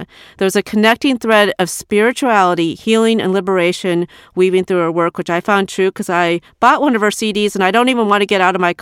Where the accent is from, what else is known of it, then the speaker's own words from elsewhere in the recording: Iowa, United States; my adoption experience and what it was like growing up in Iowa as well.